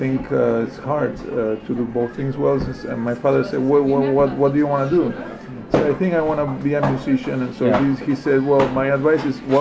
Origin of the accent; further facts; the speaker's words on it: Buenos Aires, Argentina; I'm from Buenos Aires, Argentina.